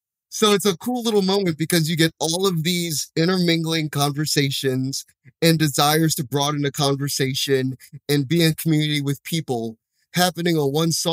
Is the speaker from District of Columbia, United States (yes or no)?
yes; Washington, District of Columbia, United States; I'm from Washington, D.C., so I've known about … for a very long time.